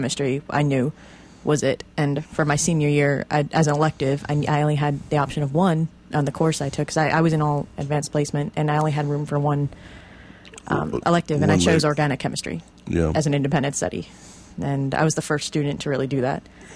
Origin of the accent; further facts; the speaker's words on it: Pennsylvania, United States; also born or lived in New Jersey; pretty much I grew up in Pennsylvania, lived there since I was 5 years old. Till I was 14, then I started high school back in Jersey, where I was born, and I did also my undergrad in Jersey